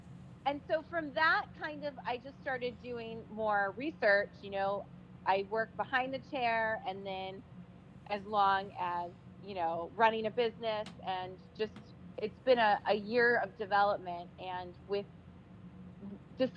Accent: San Diego, California, United States; also born or lived in Nantucket / Martha's Vineyard; now in Boston, United States; I'm originally from the West Coast, San Diego, and I've now officially become a Bostonian.

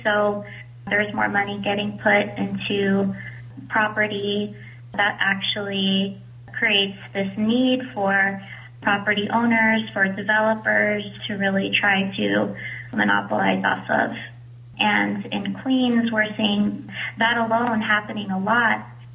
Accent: Philippines; I'm Filipino

